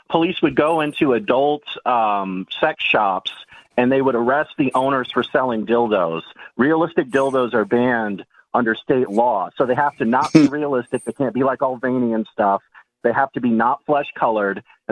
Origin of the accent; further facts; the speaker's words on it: Texas, United States; So, I was born and raised in Texas. I always say, how do you know somebody's from Texas? They'll tell you. So it's pretty hard for me to leave